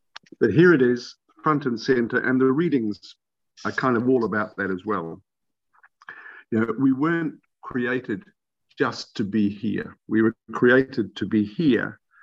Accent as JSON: {"language": "English", "region": "North Island", "country": "New Zealand", "tie": "born or raised there", "also_born_or_lived": "South Island", "lives_now": "Perth, Australia", "said": "from Perth in Western Australia, although I'm a South Island born, North Island raised person."}